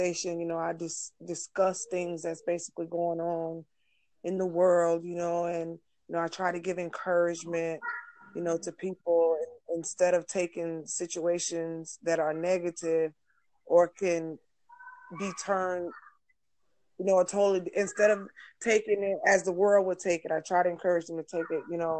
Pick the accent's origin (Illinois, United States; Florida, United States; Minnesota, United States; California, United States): Florida, United States; And I'm basically, I'm from Florida.